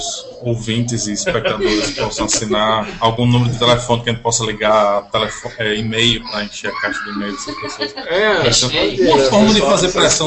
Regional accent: Natal, Rio Grande do Norte, Brazil; nascido e criado em Natal, Rio Grande do Norte

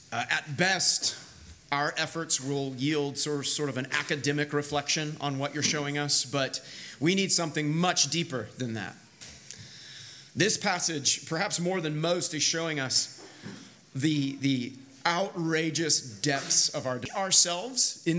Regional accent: Kansas, United States; As a lot of you know, I am originally from Kansas. I was born and raised in the middle of America

